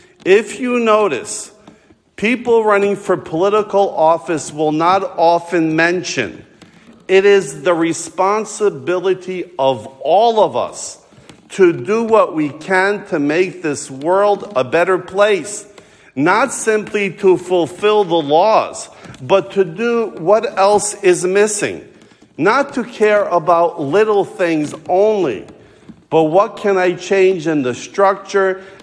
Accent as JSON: {"language": "English", "town": "Yonkers", "region": "New York", "country": "United States", "tie": "born or raised there", "said": "My hometown of Yonkers was the first golf course in the United States."}